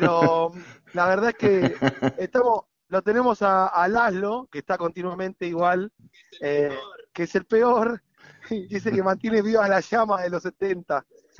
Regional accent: Quilmes, Buenos Aires Province, Argentina; Yo particularmente soy el conurbano bonaerense, digamos. Yo soy de Quilmes.

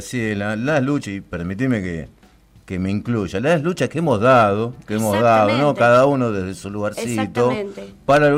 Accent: Argentina; algunas certezas que nos habíamos dado como pueblo argentino.

